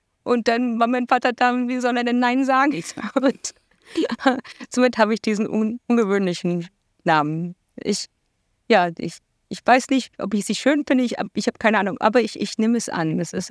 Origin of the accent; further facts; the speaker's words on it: Berlin, Germany; born there; Ich bin in Berlin geboren.